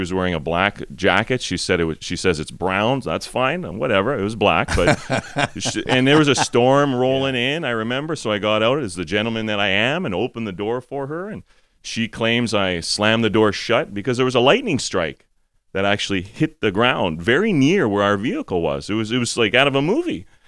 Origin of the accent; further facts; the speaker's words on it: Winnipeg, Manitoba, Canada; I grew up in Winnipeg, and I came here for a summer to work.